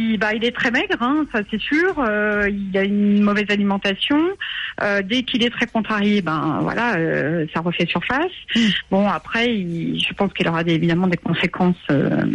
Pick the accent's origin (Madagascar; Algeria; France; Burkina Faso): France; Lyon, Auvergne-Rhône-Alpes; j'habite dans un lieu de désert médical, donc on est lyonnais à la base